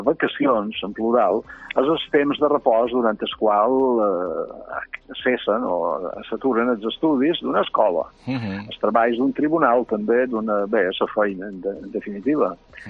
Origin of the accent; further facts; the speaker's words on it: Balearic Islands, Spain; Jo te recomano com a menorquí